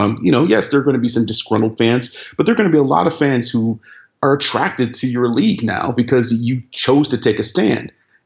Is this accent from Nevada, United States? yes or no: no; Cleveland, Ohio, United States; The owner of my hometown Cleveland Cavaliers, Dan Gilbert